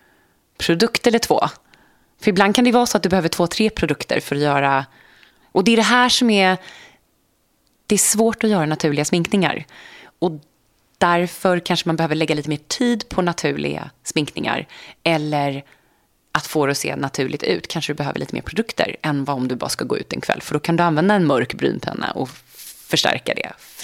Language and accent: Swedish; Sweden; now in New York, United States; Så den kan jag fortfarande tycka är rolig att gå i som svensk i New York. Men idag tycker jag att man hittar så himla mycket hemma i Sverige.